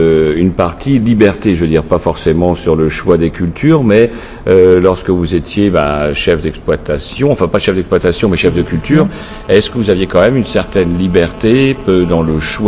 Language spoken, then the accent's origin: French; Brittany, France; Je sais que nous, chez nous, en Bretagne, on est habitué là à ces mouvements de colère